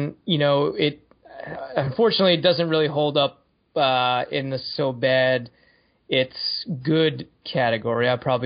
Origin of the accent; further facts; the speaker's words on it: New York, United States; John and I grew up in on Long Island in New York. Don't hold that against us.